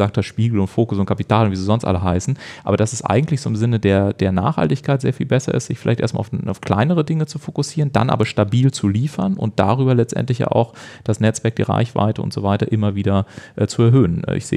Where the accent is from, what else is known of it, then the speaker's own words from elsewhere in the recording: Bavaria, Germany; ich komme ja aus Bayern